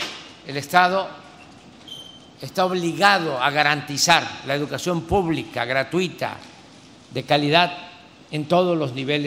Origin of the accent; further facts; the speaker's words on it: Tabasco, Mexico; Cuando a mí me tocó ir a estudiar a la Ciudad de México, de mi pueblo natal